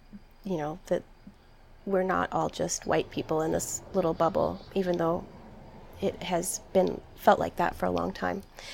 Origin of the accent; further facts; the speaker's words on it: Maine, United States; So, you know, it's funny because he lived in New Hampshire and I grew up in Maine.